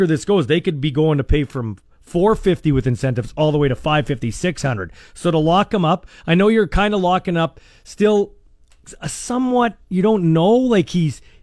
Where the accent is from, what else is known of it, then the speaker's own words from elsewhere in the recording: Western Canada, Canada; Well, you know what? So we're Western Canada. We need to stand.